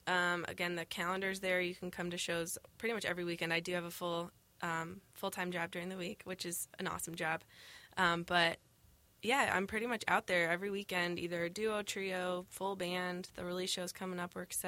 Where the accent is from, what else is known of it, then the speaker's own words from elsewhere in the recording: United Kingdom; I'm like British, and I'm excited that someone's got clean teeth.